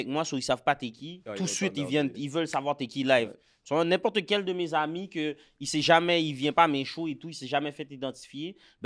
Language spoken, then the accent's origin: French; Laval, Quebec, Canada; j'ai grandi à Laval, comme je t'ai dit.